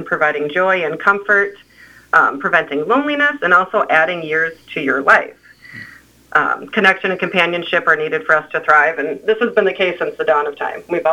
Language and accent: English; Montevideo, Minnesota, United States; I am actually born and raised in Montevideo. I did my undergrad education at Carroll College in Waukesha, Wisconsin, and came back to the area